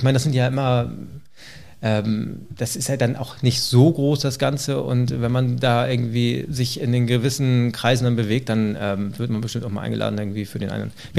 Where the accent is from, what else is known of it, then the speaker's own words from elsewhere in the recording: Hamburg, Germany; Also tatsächlich, ich bin ja gebürtiger Hamburger.